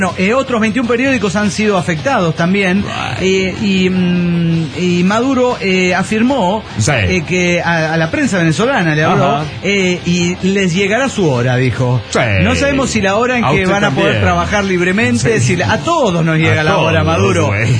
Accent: Andalgalá, Catamarca, Argentina; now in Tucumán, Argentina; yo estaba viviendo en Belén, Catamarca, efectivamente, y en Andangalá, Catamarca, que es mi tierra de origen, tierra de lucha contra las megaminerías.

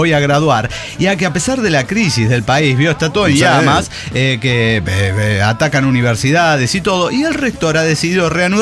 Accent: Guanajuato, Mexico; a mí me vale verga, soy de Guanajuato.

